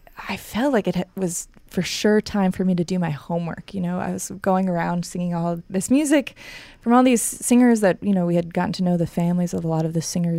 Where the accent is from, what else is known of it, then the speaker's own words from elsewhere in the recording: Vermont, United States; So I grew up in Vermont.